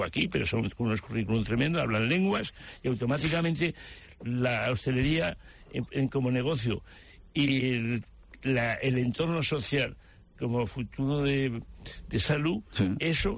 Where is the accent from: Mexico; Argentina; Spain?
Spain; Zaragoza, Aragon; Yo soy de Zaragoza.